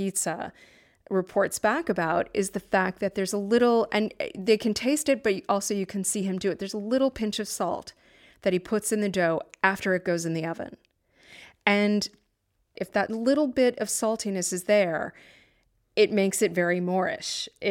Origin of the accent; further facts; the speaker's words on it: New Haven, Connecticut, United States; well, I'm from New Haven.